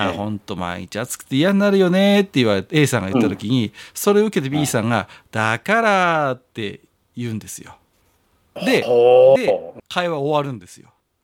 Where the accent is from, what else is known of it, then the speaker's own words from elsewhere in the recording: Tohoku, Japan; accent: Tohoku; 若干私もイントネーションは東北のイントネーション出ますけど